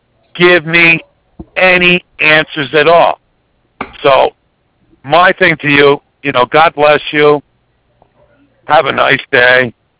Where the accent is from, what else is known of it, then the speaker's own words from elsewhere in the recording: Pennsylvania, United States; I am from Pennsylvania. I'm a resident of Pennsylvania.